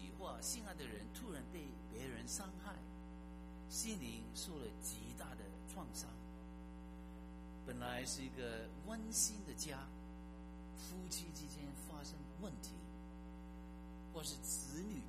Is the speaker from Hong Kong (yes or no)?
yes; Hong Kong; now in United States; 相信你们应该大部分都知道我牧师从香港来的。我记得还没有来美国之前我来美国是1968年年底。